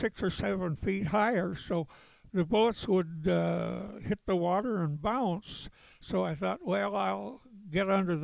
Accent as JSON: {"language": "English", "region": "Idaho", "country": "United States", "tie": "born there", "said": "As I was born in Idaho, I was very familiar with snow"}